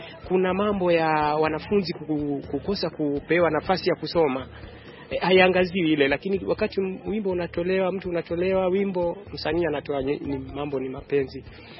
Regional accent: Kenya; sisi ni Wakenya.

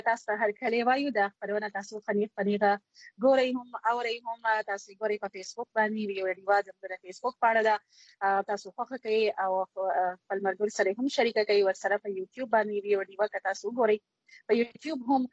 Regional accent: Karachi, Sindh, Pakistan; زه خو په کراچۍ کې پیدا لوي شي

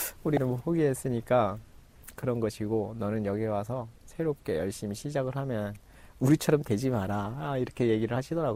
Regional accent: North Korea; now in South Korea; 아 아니요 저 북한에서 왔는데요

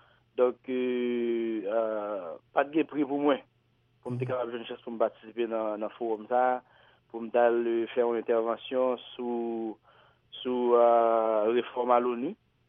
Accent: Haiti; c'est moi-même qui ai une chance de participer en tant que haïtien. Et c'est moi-même comme seul haïtien

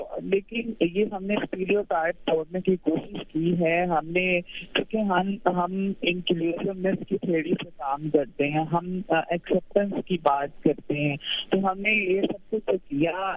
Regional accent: Okara, Punjab, Pakistan; اوکاڑا سے لاہور سے 2 کلومیٹر دور جو ہے وہ یہ علاقہ ہے، یہ میرا آبائی علاقہ ہے.

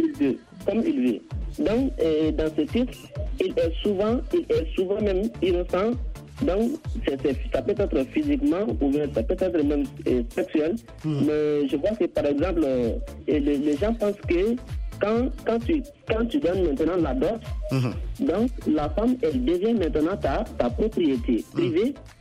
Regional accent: Mali; Bon, chez nous, au Mali, quand même, si un artiste.

